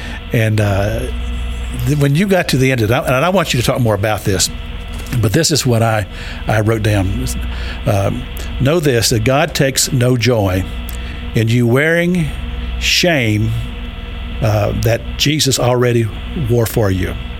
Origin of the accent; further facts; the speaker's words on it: Kentucky, United States; You can tell I'm from Kentucky, so just forgive my accent.